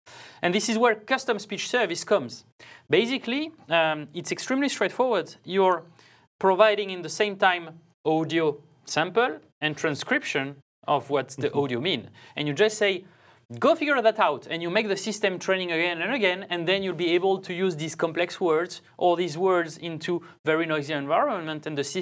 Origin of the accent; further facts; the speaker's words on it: France; accent: French; English is a second language; the ability for the system to know that with my voice and my French nice accent is